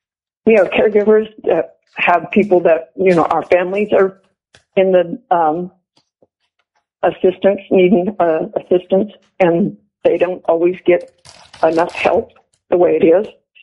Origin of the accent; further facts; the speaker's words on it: Homer, Alaska, United States; I am from Homer, Alaska